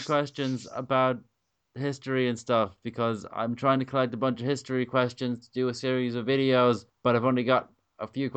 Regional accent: Ireland; obviously, you know, we're all Irish

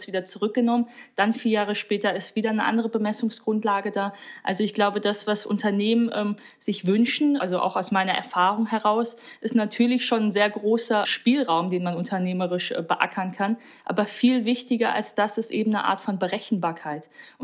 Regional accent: North Rhine-Westphalia, Germany; ich meine, ich komme aus Nordrhein-Westfalen

